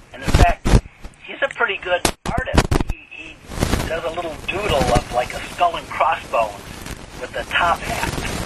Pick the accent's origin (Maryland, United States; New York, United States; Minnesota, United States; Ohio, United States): Minnesota, United States; from my home state of Minnesota.